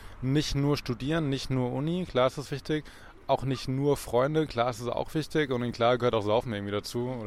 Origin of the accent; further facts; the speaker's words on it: Heidelberg, Baden-Württemberg, Germany; Ich komme aus Heidelberg, aus der Nähe von Heidelberg.